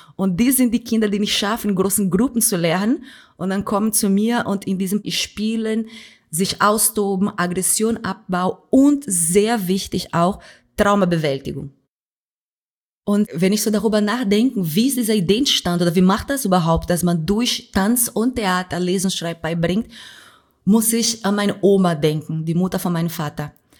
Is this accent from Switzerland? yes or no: no; Brazil; German is a second language; now in Germany; Weil für mich, so wie ich groß geworden bin in Brasilien, das Leben war so schwer